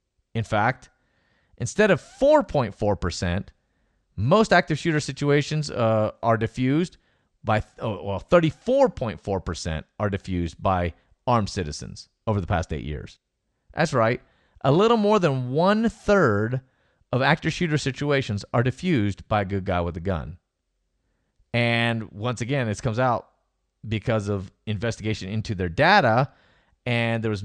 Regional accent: Tennessee, United States; Even though I grew up in Tennessee, I don't know any Vol fans around here.

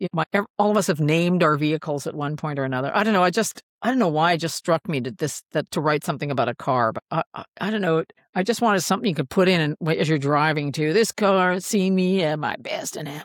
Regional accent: Saskatchewan, Canada; I grew up in Saskatchewan with a public transit is pretty feeble

